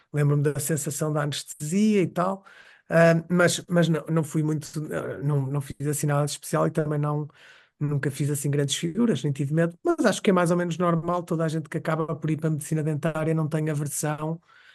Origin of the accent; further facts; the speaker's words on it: Porto, Norte, Portugal; born there; nasci no Porto, no meio dos anos 80, em 1984, na cidade do Porto. E, portanto, eu tinha 16 anos no ano 2000.